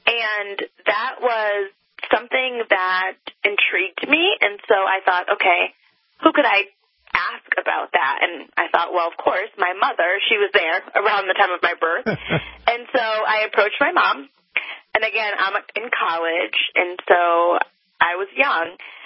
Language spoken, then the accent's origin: English; Connecticut, United States; also born or lived in California; So I grew up in Connecticut and kind of had a chaotic childhood because my parents were divorced and I was in different schools and moving back and forth between Hartford to Middletown to, at one point, you know, moving to California